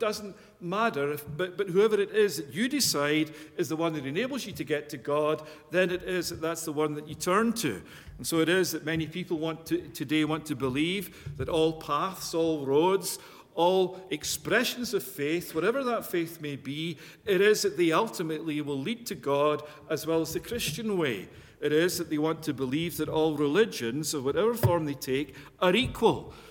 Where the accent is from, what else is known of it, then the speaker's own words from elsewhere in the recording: Scotland, United Kingdom; I can remember growing up in Scotland that myself and my friends